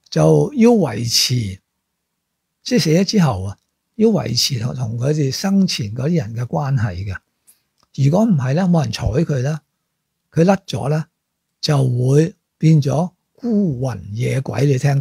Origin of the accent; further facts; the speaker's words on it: China; 但系我哋中国人未必了解啦吓